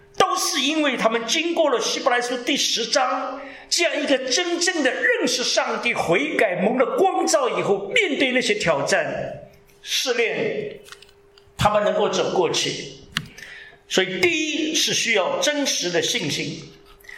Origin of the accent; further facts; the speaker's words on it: China; now in United States; 不过翻得很好，优胜美地，我们中国人很会翻。